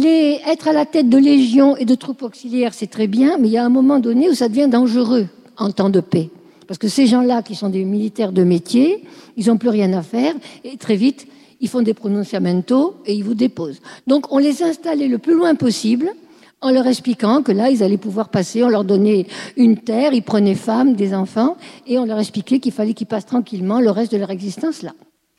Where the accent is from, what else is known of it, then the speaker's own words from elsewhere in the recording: Marseille, Provence-Alpes-Côte d'Azur, France; Moi, je suis de Marseille, je sais que les ports ont mauvaise réputation.